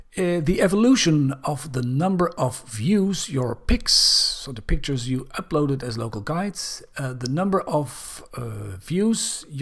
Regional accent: Belgium; English is a second language; Also in my home country, Belgium

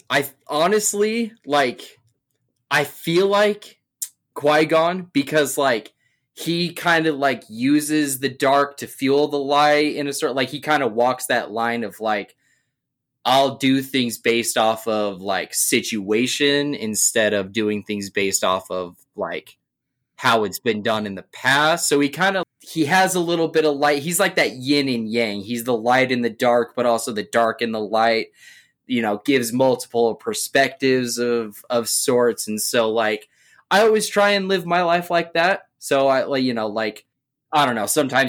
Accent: Taylorsville, Utah, United States; I grew up in Taylorsville, and its nickname is Trailersville, but I would still take Trailersville over Midvale any day.

